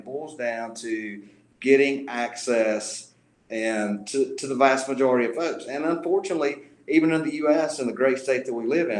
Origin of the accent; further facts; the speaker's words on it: Georgia, United States; You know, I'm from North Georgia.